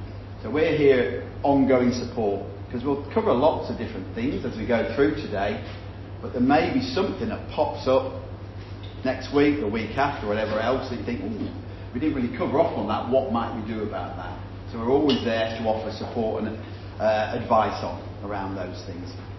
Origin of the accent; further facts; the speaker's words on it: England, United Kingdom; as you can tell I'm from England